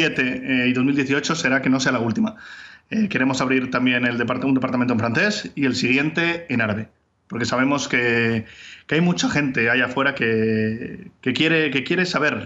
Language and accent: Spanish; Madrid, Community of Madrid, Spain; now in Israel; De Madrid, nací en Madrid, mi familia está en Madrid y echo mucho de menos Madrid